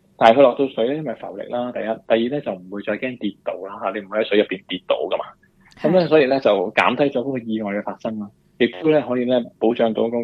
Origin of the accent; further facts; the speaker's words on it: China; 即系尤其我哋中国人都会咧系比较顾忌一啲嘅。